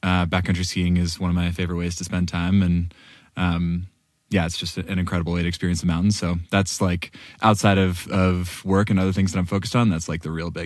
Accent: Washington, United States; I grew up in Washington State, where I had the opportunity to spend a lot of time outside as a kid.

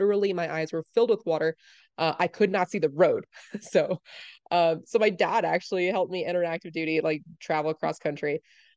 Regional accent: New York, United States; And I was like, no, I'm from New York. I'm from like almost New York City. And so then whatever, I ship off to Enid, Oklahoma.

